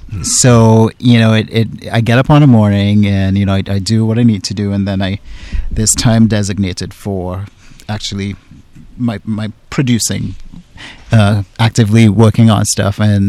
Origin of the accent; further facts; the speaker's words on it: Trinidad & Tobago; But really just fascinating characters that we grew up in Trinidad hearing about, you know?